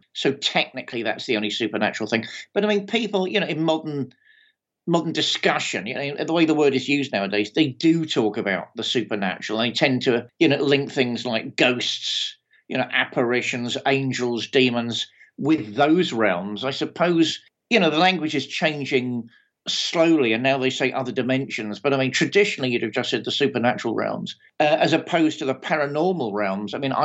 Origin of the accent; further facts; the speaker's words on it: Fareham, South East England, United Kingdom; I grew up in Fareham in Hampshire, which is a beautiful, idyllic, leafy, or at least it was then, part of the world to grow up in. Again, a little rural paradise, not much going on, although, of course, it's between the cities of Portsmouth and Southampton.